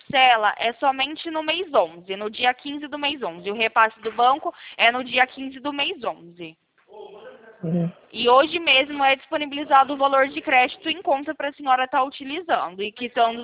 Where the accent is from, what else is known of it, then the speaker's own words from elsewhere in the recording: São Paulo, Brazil; eu não sou de São Carlos. Eu sou do interior de São Paulo.